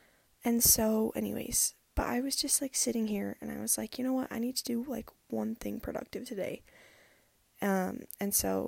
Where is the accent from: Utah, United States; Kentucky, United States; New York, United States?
Utah, United States; I am from the U.S. I'm from Utah.